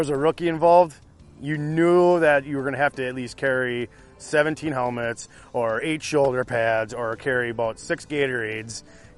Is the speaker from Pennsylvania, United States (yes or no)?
no; Green Bay, Wisconsin, United States; Lambeau Field is the heart of Green Bay. I grew up on Shadow Lane, which was happened to be, my backyard was Lambeau Field up until about my sophomore year of high school.